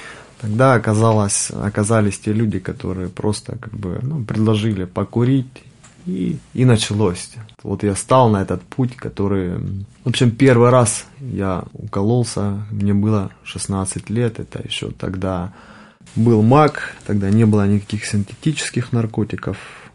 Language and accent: Russian; Rostov-on-Don, Rostov Oblast, Russia; мне 34 года. Я родом из Ростова-на-Дону.